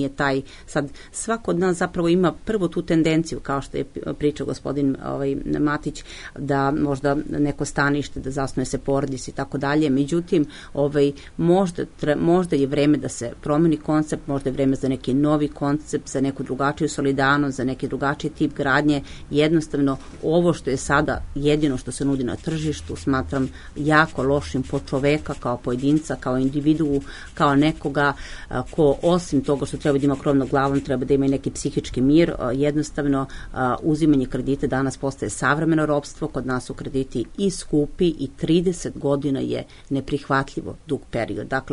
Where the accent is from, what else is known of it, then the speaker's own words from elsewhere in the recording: Požega, Zlatibor District, Serbia; ja sam, da kažem, iz Požege sam, inače iz centralne Srbije, nikada niko od moje generacije, od mojih predaka nije nikada napustio svoje ognjište, niti imao za tim potrebe.